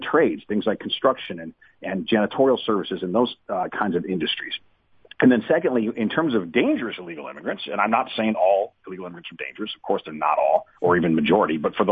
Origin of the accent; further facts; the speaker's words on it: United States; And I think it's disgusting, and as an American, it really offends me.